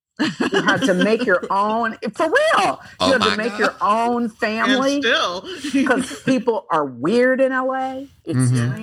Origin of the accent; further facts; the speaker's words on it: Fort Wayne, Indiana, United States; also born or lived in South Bend; Yeah, I mean, I'm from Fort Wayne, Indiana.